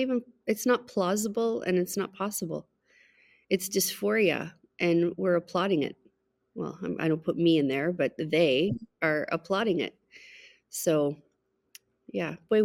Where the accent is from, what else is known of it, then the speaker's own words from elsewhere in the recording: Ottawa, Ontario, Canada; I was born and raised in Ottawa. actually right here where the church is. It's called Vanier. And it's kind of looked at like the armpit of Ottawa. It's a pretty low-income neighborhood.